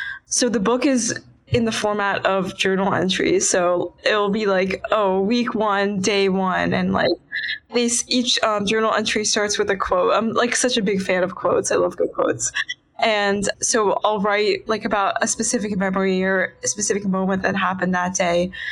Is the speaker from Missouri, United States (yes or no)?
no; McLean, Virginia, United States; I'm from McLean, Virginia. I'm a current junior in high school, so I'm 17.